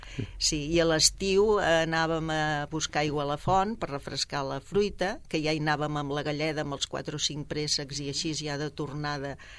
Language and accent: Catalan; Sabadell, Catalonia, Spain; born there